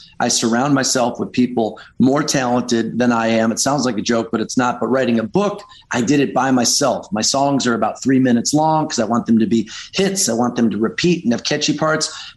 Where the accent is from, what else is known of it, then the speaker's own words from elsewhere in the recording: Detroit, Michigan, United States; now in Los Angeles, United States; I grew up in Detroit. I loved watching MTV. I wanted to crawl inside the TV. So I moved out to Los Angeles